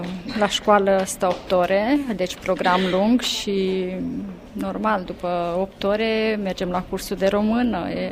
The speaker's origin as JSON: {"language": "Romanian", "town": "Bacău", "region": "Bacău County", "country": "Romania", "also_born_or_lived": "Brașov", "lives_now": "Rome, Italy", "said": "și sunt din Bacău, dar locuim la Brașov."}